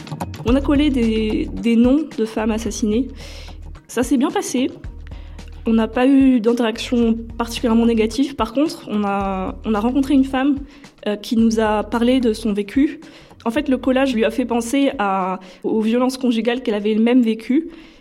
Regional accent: Versailles, Île-de-France, France; j'ai grandi à Versailles dans une famille catholique traditionnaliste, un milieu assez particulier.

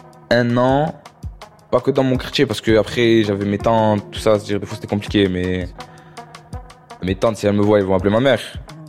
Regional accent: Marseille, Provence-Alpes-Côte d'Azur, France; j'ai 19 ans, j'ai grandi à La Paternelle, quartier nord de Marseille.

